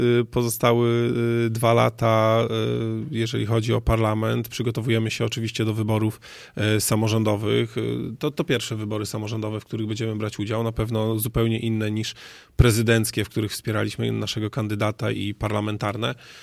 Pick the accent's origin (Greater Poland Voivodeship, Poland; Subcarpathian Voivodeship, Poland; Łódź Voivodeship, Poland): Subcarpathian Voivodeship, Poland; Przemyśl; z punktu widzenia przemyślanina, takiego z krwi i kości od urodzenia, bo tam się urodziłem, tam się wychowałem i tam mimo wszystko wróciłem.